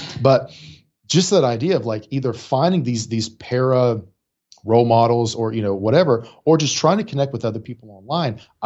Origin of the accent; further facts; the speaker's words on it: Appalachia, United States; accent: drawl; And like, I allowed more of my accent, my drawl to come out. And, you know, the article kind of ended with like, you know … I'm an entrepreneur. And I say, y'all, I'm from up a holler, right?